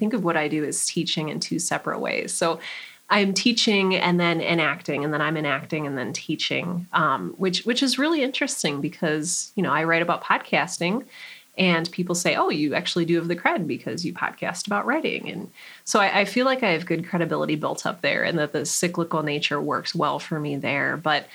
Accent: Cleveland, Ohio, United States; I'm from Cleveland where the broadcasters learn.

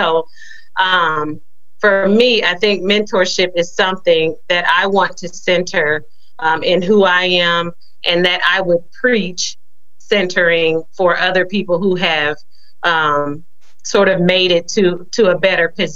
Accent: Peoria, Illinois, United States; Yes, sir, I am. I'm born and raised in Peoria. I went to Peoria Public Schools my entire life, Peoria District 150. This is my home.

